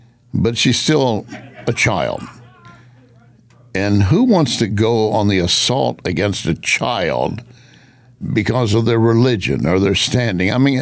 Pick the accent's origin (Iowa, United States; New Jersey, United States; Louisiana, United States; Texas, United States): Texas, United States; I grew up in West Texas. I pointed that out to you before. Redneck oil field worker, West Texas, and proud of it. We lived in a mobile home. We moved repeatedly.